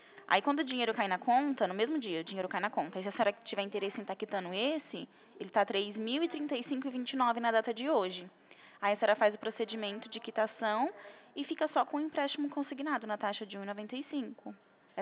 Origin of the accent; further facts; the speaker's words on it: Presidente Prudente, São Paulo, Brazil; eu sou de Presidente Prudente, São Paulo.